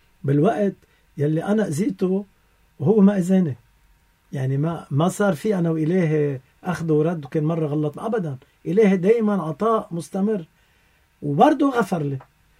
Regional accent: Lebanon; انا كمسيحي عم بنجح برا لاني انا لبناني

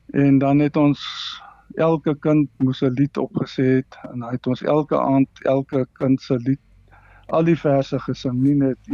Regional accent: Wolmaransstad, North West, South Africa; Ek het groot geword in Wommerandstad omgeving, so 10 kilo's buitenkant Wommerandstad op die Bloemhofpad.

